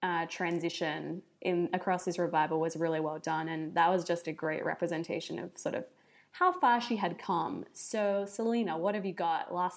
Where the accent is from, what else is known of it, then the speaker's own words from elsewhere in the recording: Australia; the reason that he was punched is I said he was from New Zealand, which as an Australian made me laugh a lot.